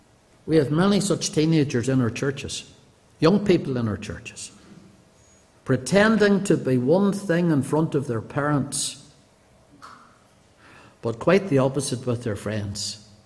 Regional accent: Banbridge, Northern Ireland, United Kingdom; As a young Christian, I grew up in Banbridge Free Church.

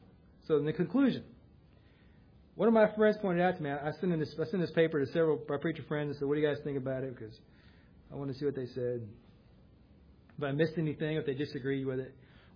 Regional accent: United States; I'm still an American. I want my country to do well

